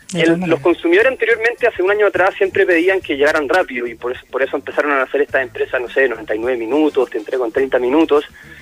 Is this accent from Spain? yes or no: no; Chile; Nosotros como chilenos tenemos una cultura muy buena de apreciar lo estadounidense